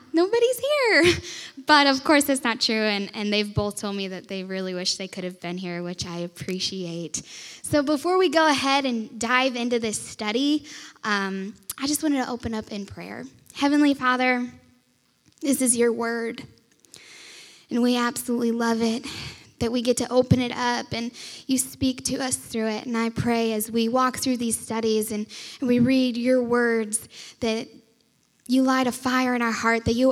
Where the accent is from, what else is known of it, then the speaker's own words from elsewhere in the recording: Indiana, United States; I am from Northwest Indiana, about 20 minutes from downtown Chicago.